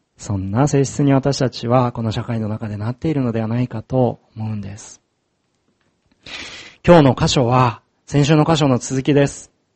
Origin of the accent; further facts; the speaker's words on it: Okuma, Fukushima, Japan; 私も大熊出身ですと話したときに、